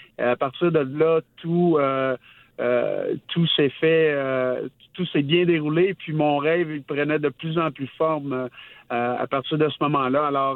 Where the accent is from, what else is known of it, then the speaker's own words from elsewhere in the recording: Trois-Rivières, Quebec, Canada; c'est un honneur et une fierté pour moi, surtout que je viens de Trois-Rivières.